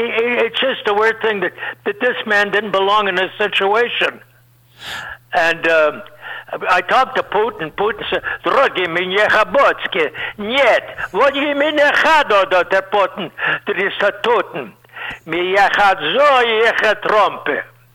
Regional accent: Chicago, Illinois, United States; Jack Brickhouse and I were very, very close friends. I'm from Chicago.

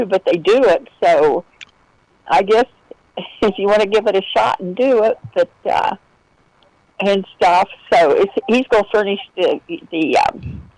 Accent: Oak Hill, the South, United States; because down south, we have Rock Hill, you know, rock and then hill, H-I-L-L. And I'm from Oak Hill, but when we say it, we say Oak Hill, and it's like K-I-L-L.

